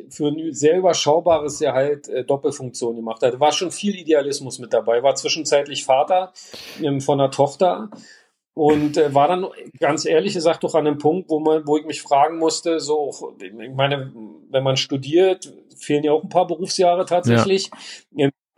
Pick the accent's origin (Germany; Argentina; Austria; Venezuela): Germany; Halle, Saxony-Anhalt; born there; Und habe mich für Halle entschieden, ist meine Geburtsstadt, weil ich da ein bisschen Anbindung hatte und auch ein paar Leute kannte.